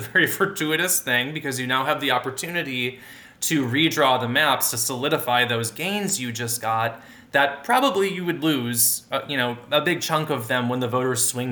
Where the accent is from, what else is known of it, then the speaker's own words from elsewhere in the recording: Wisconsin, United States; I am from Wisconsin, so I have to be.